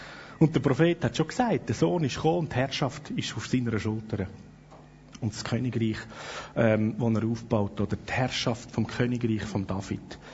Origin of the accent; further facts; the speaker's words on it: Switzerland; gerade als Schweizer